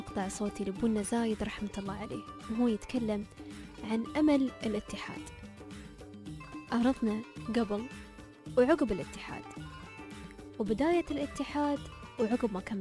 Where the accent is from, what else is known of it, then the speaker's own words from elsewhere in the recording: United Arab Emirates; نحن من الإمارات